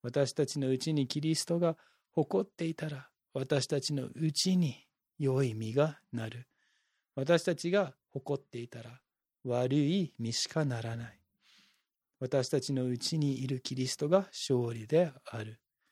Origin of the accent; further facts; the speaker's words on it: Oregon, United States; Japanese is a second language; now in Japan; 日本では馴染みのないブラックベリーですけど、私の出身のオレゴン州では自然とブラックベリーがあちこちで育ってきます。